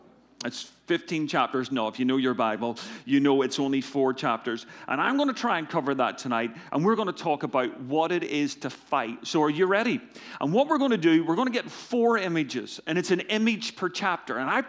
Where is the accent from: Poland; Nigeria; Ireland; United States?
Ireland; As you know, I'm from Ireland.